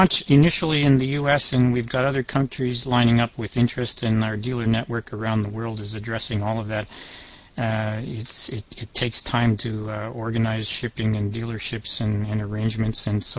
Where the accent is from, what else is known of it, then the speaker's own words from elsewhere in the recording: Canada; so I'm also Canadian, and I would dearly love it if they can make those books available up here.